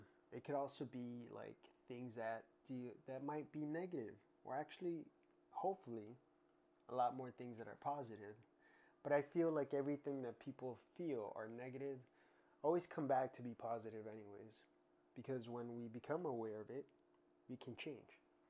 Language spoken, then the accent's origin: English; Miami, Florida, United States; born there; also born or lived in Venezuela / Colombia; My parents are Colombian. I lived in Venezuela when I was young, all the way from a baby till I was 6. But I was born in Miami in Jackson Memorial Hospital.